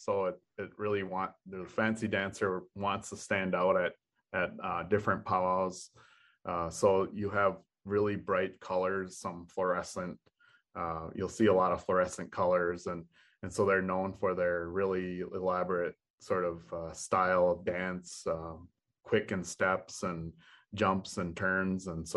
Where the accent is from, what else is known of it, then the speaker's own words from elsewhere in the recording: Lac Courte Oreilles, Wisconsin, United States; I was from Lake of the Odawa, or Lacouderay, Lake of the Short Ear in French, next to Hayward, Wisconsin, in northern Wisconsin territory.